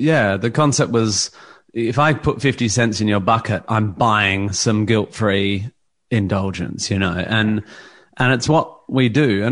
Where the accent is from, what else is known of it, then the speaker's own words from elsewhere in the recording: Perth, Western Australia, Australia; I come from Perth in West Australia. There was like one pub that did stand-up, and it just wasn't my world.